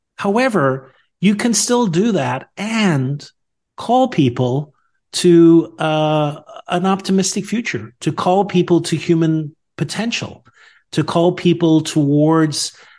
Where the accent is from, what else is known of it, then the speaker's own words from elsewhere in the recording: Northern Ireland, United Kingdom; I think I got that from growing up in Northern Ireland.